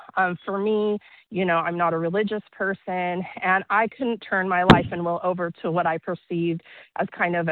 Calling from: Lodi, California, United States; I'm calling from Lodi, California.

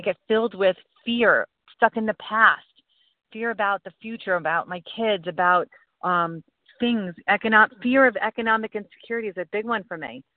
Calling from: New Jersey, United States; I'm calling from Central Jersey.

